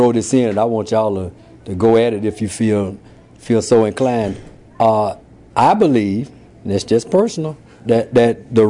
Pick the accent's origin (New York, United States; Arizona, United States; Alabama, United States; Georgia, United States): Alabama, United States; Birmingham; I'm just from Birmingham, Alabama.